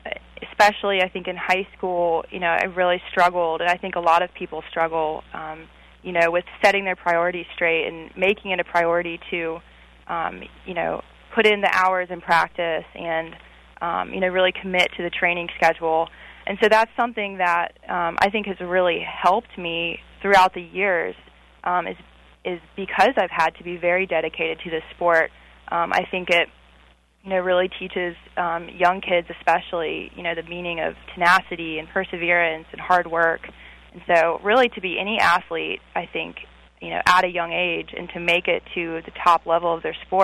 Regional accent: Charlottesville, Virginia, United States; I'm actually a native of Virginia. I was born in Charlottesville.

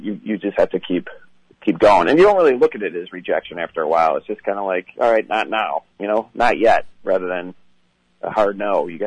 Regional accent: Chicago, Illinois, United States; Yeah, you know, we're both from Chicago, and I was raised going to Catholic schools and stuff.

